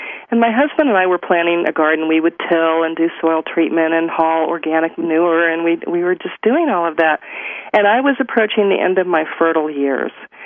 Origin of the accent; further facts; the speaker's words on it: Miami, Florida, United States; also born or lived in Victoria, Canada; I lived up in Victoria on Vancouver Island for a while, and of course born and raised in Miami, Florida.